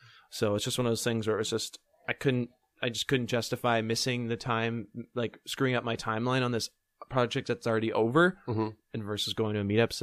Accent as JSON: {"language": "English", "town": "Ottawa", "region": "Ontario", "country": "Canada", "tie": "born or raised there", "said": "Yeah, I'm from Ottawa."}